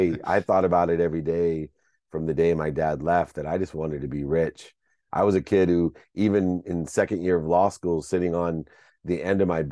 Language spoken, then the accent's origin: English; Akron, Ohio, United States; born there; Well, I was born in Akron, Ohio, which had, I think, a great impact on me